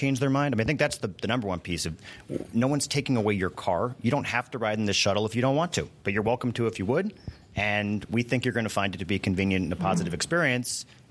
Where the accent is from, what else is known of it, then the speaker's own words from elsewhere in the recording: Maine, United States; I am born and raised in Maine.